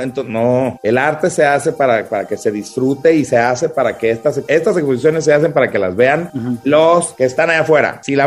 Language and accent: Spanish; Guadalajara, Jalisco, Mexico; tenemos que sentirnos muy orgullosos de la creatividad que tenemos que ofrecer como tapatíos